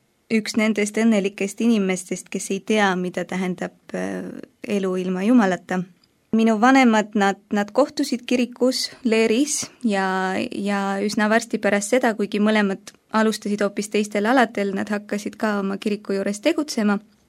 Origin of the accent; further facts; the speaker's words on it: Saare County, Estonia; Nii et olen Saaremalt, jah.